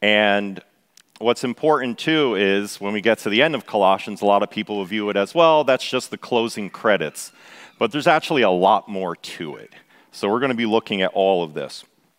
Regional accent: Florence, Kentucky, United States; I'm from Florence, Kentucky, with my wife and 8 children.

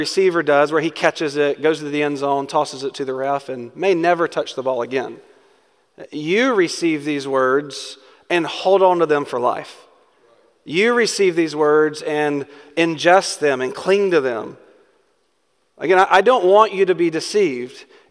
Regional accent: Georgia, United States; Now, I'm from Georgia, so I have a little struggle communicating some of that to you.

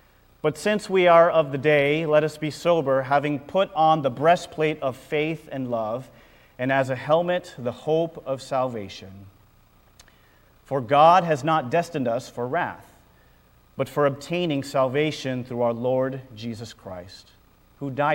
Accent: Lakewood, California, United States; But I'm born and raised in the Long Beach area in a really small city called Lakewood. It's between Cerritos and Long Beach. No one knows about Lakewood.

